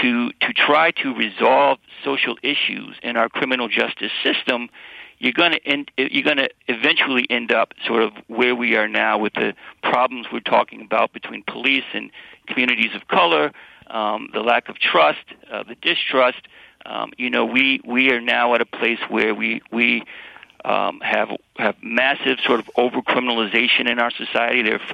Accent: Westland, Michigan, United States; also born or lived in Detroit; I was born in Detroit. In the 60s, in the early 60s, and my grandparents lived in Inkster in the companion community to Westland.

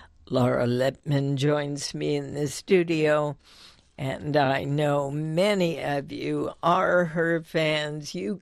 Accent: Washington, District of Columbia, United States; I grew up here in Washington in the Petworth section of Washington, D.C. Our house backed up to woods before construction took place.

